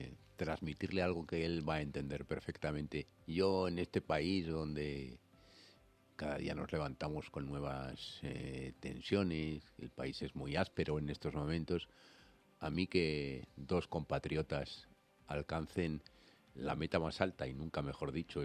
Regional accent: Spain; Yo hoy me siento doblemente español.

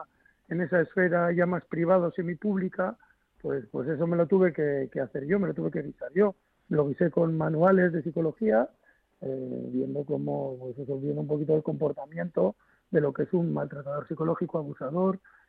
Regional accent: Muskiz, Basque Country, Spain; porque yo soy de Musquis

